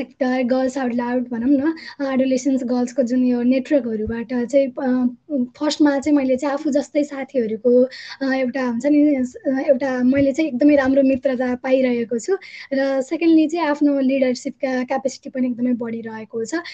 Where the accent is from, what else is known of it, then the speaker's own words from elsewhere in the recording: Gaidakot, Gandaki Province, Nepal; also born or lived in Lamjung; म लमजुङमा जन्मिएँ, बट नवलपुर, गैडाकोट नवलपुरमा चाहिँ म हुर्केको, र त्यहीँ एजुकेसन पनि अहिले पनि त्यहीँ नै निरन्तरता छ।